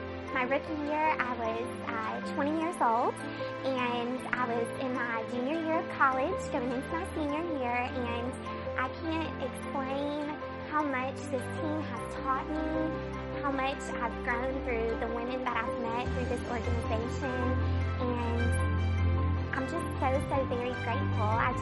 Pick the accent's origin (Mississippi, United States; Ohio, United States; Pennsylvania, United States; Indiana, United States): Mississippi, United States; Ocean Springs; I am from Ocean Springs, Mississippi. I'm a dental hygienist in Hattiesburg, Mississippi.